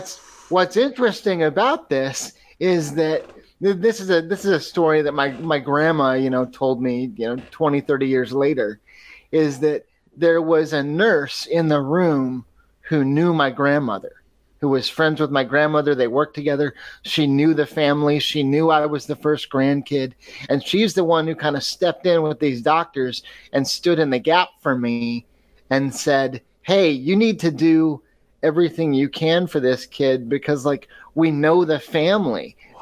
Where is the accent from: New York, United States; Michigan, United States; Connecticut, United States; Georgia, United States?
Michigan, United States; I was raised in the Midwest in the suburbs of Detroit